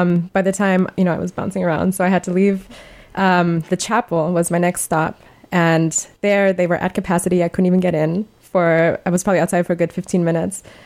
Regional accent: Germany; English is a second language; now in United States; And we're both from Germany, and we both know how that feels.

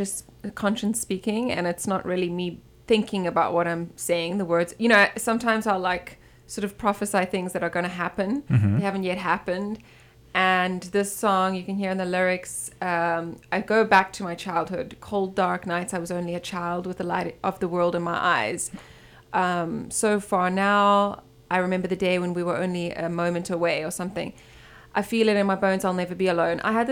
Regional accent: South Africa; So I'm from South Africa. Surprisingly, we don't have lions and giraffes floating around the streets is what everyone thinks.

